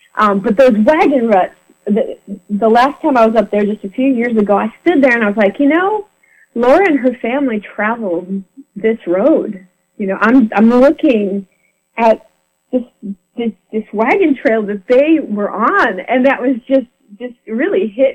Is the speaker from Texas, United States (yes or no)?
no; St. James, Minnesota, United States; So I'm from St. James, Minnesota